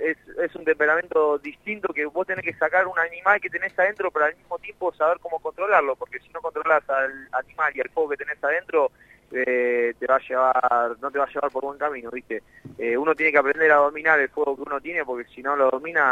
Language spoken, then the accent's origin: Spanish; La Loma, Buenos Aires Province, Argentina; moved away as an adult; now in São Paulo, Brazil; Soy de La Loma, hincha del Pincha también, estudiante.